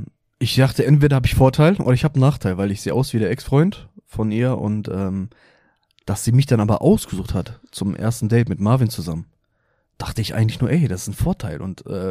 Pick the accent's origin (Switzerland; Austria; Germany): Germany; Essen, North Rhine-Westphalia; Wir kommen beide aus Essen.